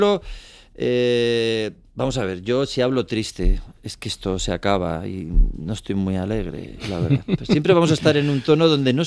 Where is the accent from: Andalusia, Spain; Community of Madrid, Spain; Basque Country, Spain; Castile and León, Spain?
Castile and León, Spain; Burgos; Yo no soy budista, soy de Burgos, soy burguista.